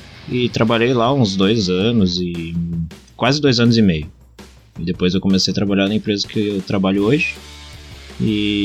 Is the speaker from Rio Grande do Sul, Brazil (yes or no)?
yes; Rio Grande do Sul, Brazil; now in Campo Bom, Brazil; porque eu não sou aqui de Campo Bom, sou lá do interior, do interior, do interior.